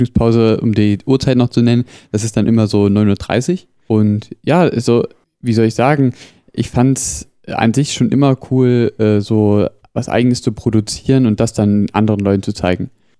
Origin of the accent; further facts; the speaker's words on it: Gera, Thuringia, Germany; accent: Gera dialect; ich bin ja in Gera geboren. Mhm. Das war eigentlich schon immer Gera die Heimat. Besonders auch das Dialekt oder der Dialekt von Gera, der Gersche Dialekt, ist auch immer so eins, was man mit der Heimat verbindet